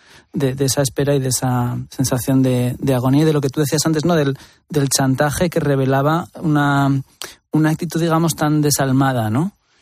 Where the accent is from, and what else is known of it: Spain